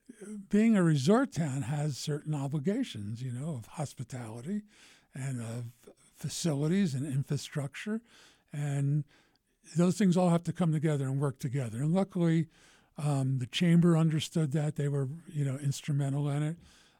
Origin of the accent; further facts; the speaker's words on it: Philadelphia, Pennsylvania, United States; I grew up in Philadelphia around Quakers.